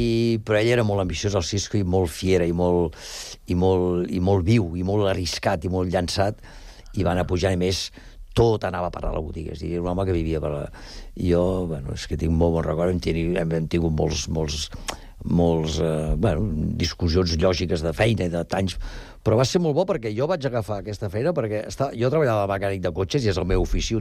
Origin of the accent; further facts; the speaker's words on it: Barcelona, Catalonia, Spain; perquè jo vinc de Gràcia, eh?